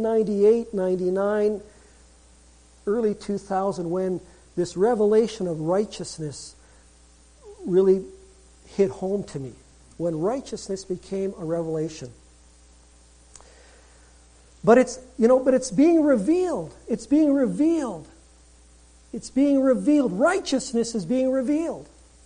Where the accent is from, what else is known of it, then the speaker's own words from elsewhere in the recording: Winnipeg, Manitoba, Canada; I grew up in Winnipeg on Banning Street in the West End.